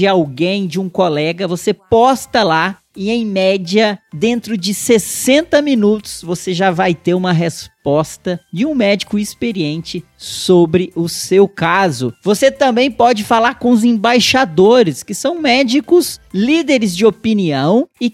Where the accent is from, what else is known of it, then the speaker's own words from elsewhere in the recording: Brazil; nós, enquanto brasileiros, a gente precisa sim acelerar a transformação digital